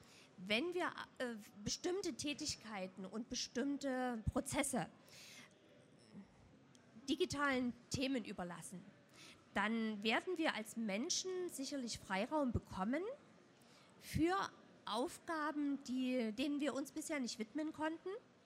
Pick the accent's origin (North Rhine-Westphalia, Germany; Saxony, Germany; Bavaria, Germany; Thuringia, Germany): Saxony, Germany; Glauchau; Ich komme aus Glauchau und vertrete dort die Wirtschaftsförderung in Glauchau.